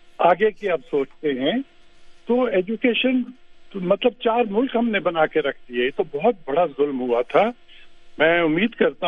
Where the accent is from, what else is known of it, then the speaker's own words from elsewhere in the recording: Balochistan, Pakistan; میں بلوچستان سے ہوں اور میں پڑھے لکھے لوگوں میں شمار ہوتا ہوں